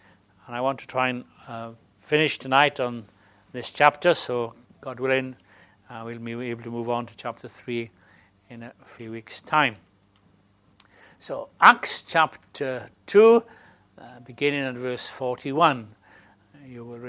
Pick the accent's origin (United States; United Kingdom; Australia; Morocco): United Kingdom; Wales; I'm Welsh